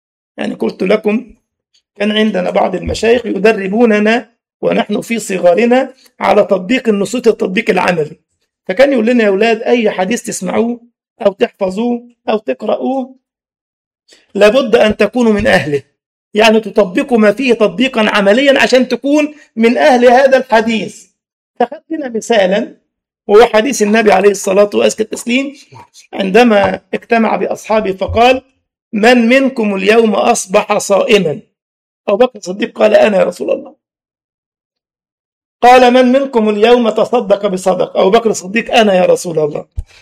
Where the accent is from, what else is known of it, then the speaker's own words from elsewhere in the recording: Cairo, Cairo Governorate, Egypt; مقابر الامام الشافعي عندنا في القاهرة